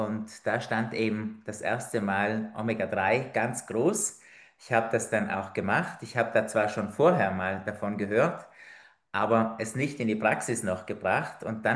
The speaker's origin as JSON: {"language": "German", "region": "Trentino-Alto Adige", "country": "Italy", "said": "Wie du vielleicht am Slang hörst, komme ich nicht aus Hamburg oder aus Berlin, sondern ich bin Südtiroler."}